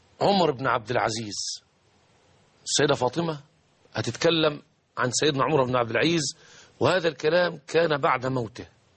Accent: Egypt; تباع عندنا في مصر، تباع في السعودية، وتباع في سوريا

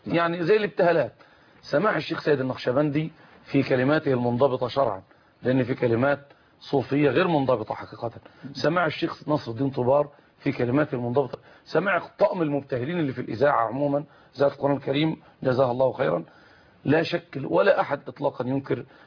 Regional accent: Egypt; من بلدنا مصر

